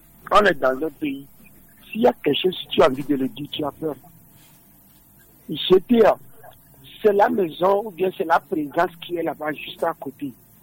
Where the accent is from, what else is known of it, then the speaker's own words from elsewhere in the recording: Togo; On est tous des Togolais. Aidez-nous un peu. On a la carte d'identité togolais.